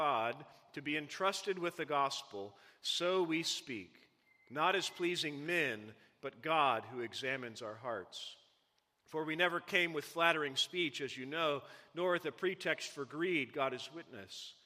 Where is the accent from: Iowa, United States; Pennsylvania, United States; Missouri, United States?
Missouri, United States; I grew up in Missouri. We didn't have a professional NBA team